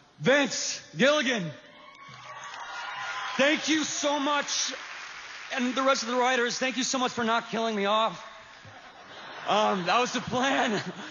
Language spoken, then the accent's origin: English; Idaho, United States; You know, I'm from Idaho, and I moved out here.